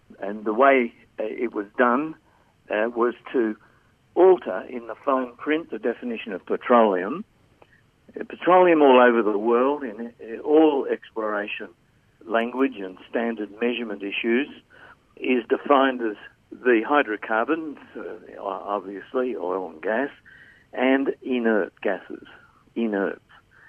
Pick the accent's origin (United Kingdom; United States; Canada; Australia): Australia; Because I'm Australian.